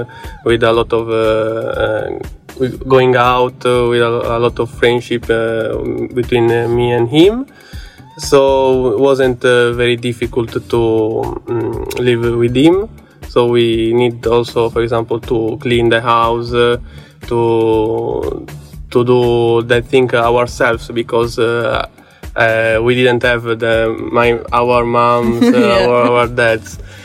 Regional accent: Sardinia, Italy; It was for me the first time because I'm from Sardinia and I saw the snow come like 1-2 times

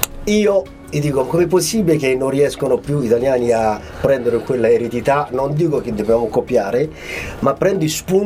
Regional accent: Djibouti; io sono di Djibouti, Corno d'Africa, la Somalia francese

